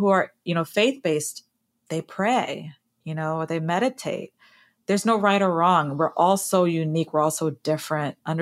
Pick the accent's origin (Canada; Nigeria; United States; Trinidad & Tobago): Trinidad & Tobago; We're from Trinidad.